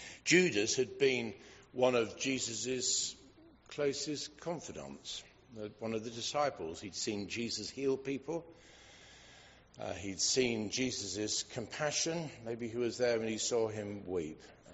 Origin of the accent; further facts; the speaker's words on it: England, United Kingdom; that we're English, aren't we?